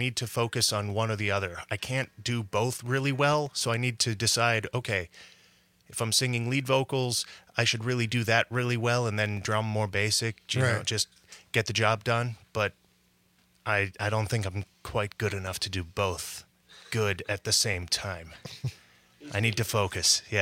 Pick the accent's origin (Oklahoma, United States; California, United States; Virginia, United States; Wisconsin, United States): Wisconsin, United States; I grew up in Door County, and that's very, you know, artsy.